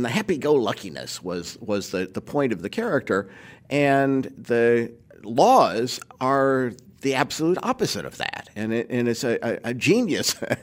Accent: Charlotte, North Carolina, United States; the extreme segregation that I grew up with in the South, the separate waiting rooms in the train stations, first ones in Charlotte are in 1896.

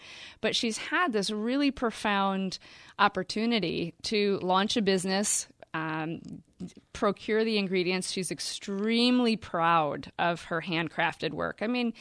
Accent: Flint, Michigan, United States; born there; and I was born in Flint, and so I have family still downtown

